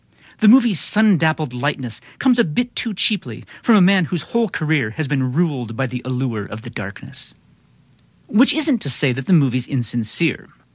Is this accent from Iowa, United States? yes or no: yes; Iowa, United States; which captures the light of my home state of Iowa better than ever before.